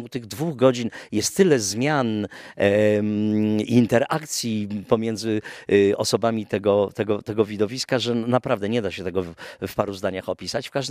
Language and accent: Polish; Gdynia, Pomeranian Voivodeship, Poland; moved away as an adult; now in Warsaw, Poland; dlatego że ja jestem z Gdyni. 18 pierwszych lat swojego życia spędziłem w Gdyni, chodziłem do 4 liceum na Chylonii, no a potem wyjechałem do Warszawy, do szkoły teatralnej i tam już zostałem.